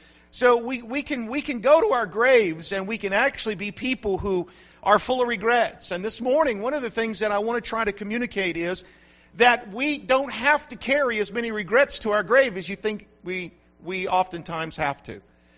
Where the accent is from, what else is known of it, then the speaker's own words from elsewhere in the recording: New Mexico, United States; now in North Carolina, United States; And if you know anything about me, you know I'm from New Mexico, and man, I grew up eating long green chilies from New Mexico. And so you get here to North Carolina